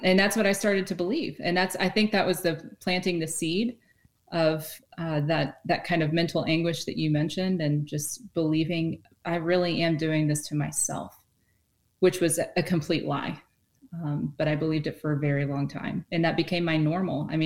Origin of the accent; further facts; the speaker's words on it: Kentucky, United States; Yeah, I'm from Kentucky originally. Beautiful. I mean, beautiful country. Yeah. That you are one with the insects. We grew up in the woods. I was in the woods every day.